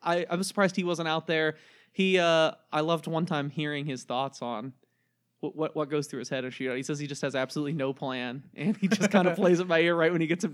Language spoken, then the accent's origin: English; Memphis, Tennessee, United States; when I was a kid growing up in Memphis.